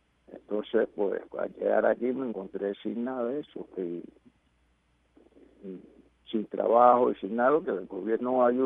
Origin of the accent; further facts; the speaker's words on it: Matanzas, Cuba; me encontré con un muchacho de mi pueblo allá de Matanza que se llamaba Héctor, que era también abacuá.